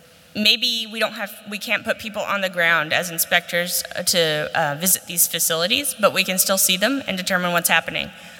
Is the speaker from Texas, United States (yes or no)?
yes; Texas, United States; I'm from Texas in the United States